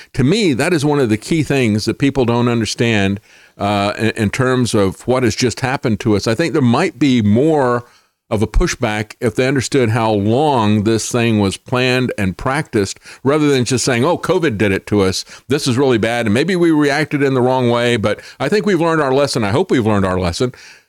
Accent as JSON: {"language": "English", "region": "Southern United States", "country": "United States", "tie": "born or raised there", "said": "the real social change that I saw growing up in the South"}